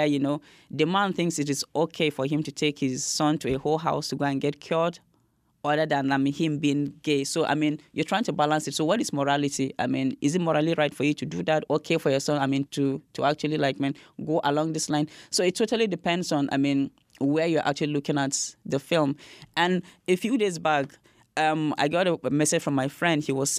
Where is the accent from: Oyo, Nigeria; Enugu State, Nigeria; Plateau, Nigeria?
Plateau, Nigeria; Jos; I come from Jos, and Jos is middle part of Nigeria. So it's sort of like a mini Nigeria. It's a multicultural society.